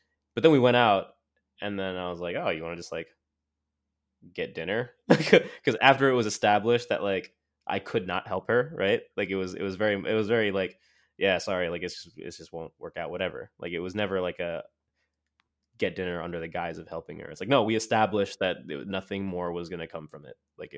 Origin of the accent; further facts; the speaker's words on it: Montclair, New Jersey, United States; I grew up in Montclair, New Jersey, which is a pretty nice part of New Jersey. I'm not going to front. It's suburban, nice.